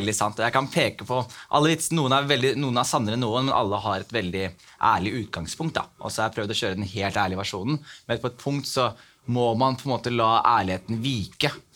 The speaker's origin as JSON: {"language": "Norwegian", "town": "Skien", "region": "Vestfold og Telemark", "country": "Norway", "also_born_or_lived": "Somalia", "said": "Greit, jeg kommer fra Skien. Eller fra Somalia først og fremst, men også fra Skien."}